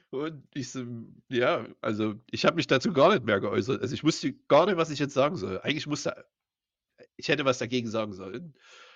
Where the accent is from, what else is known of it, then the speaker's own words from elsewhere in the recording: Germany; Und dann sage ich, nee, nee, hier, ich bin Deutscher und so.